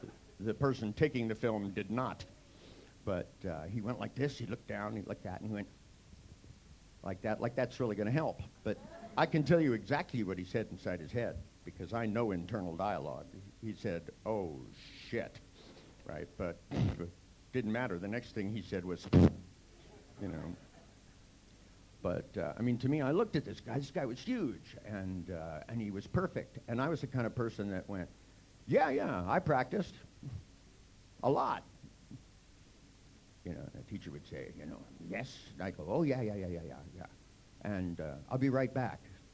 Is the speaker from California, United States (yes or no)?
yes; San Francisco, California, United States; I grew up in Chinatown and in San Francisco, and I have a pretty high tolerance for food.